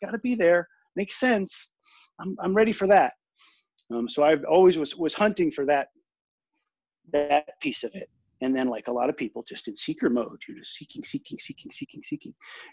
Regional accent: United States; now in United Kingdom; I'm an American expat that's lived in the UK for the last 15 years.

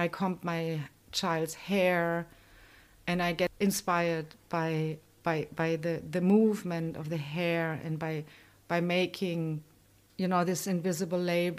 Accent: Berlin, Germany; English is a second language; now in London, United Kingdom; I'm from Germany, but I'm coming from Berlin, and space at the time in 2005 wasn't such a problem.

